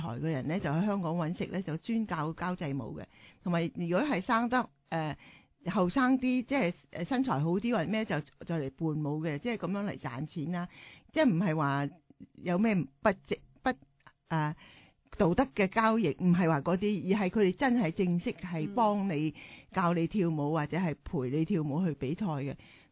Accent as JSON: {"language": "Cantonese", "country": "China", "said": "我哋中國人咧跳到咁上下階段咧"}